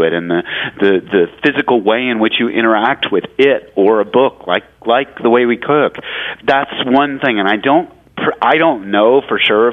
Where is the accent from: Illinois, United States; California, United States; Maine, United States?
California, United States; I'm originally from California